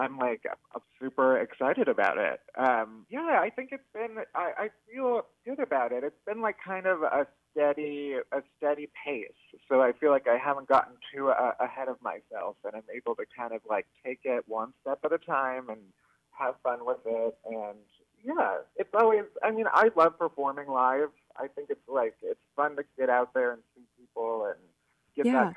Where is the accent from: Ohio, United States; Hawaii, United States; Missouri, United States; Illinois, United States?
Illinois, United States; Chicago; I always used to go to Michigan as a kid because I'm from Chicago, and my family would go to vacation in Michigan, but I've never been to Grand Rapids.